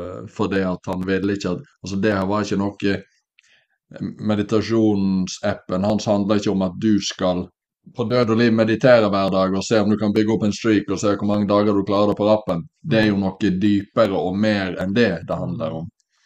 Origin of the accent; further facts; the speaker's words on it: Western Norway, Norway; når jeg var hjemme på Vestlandet her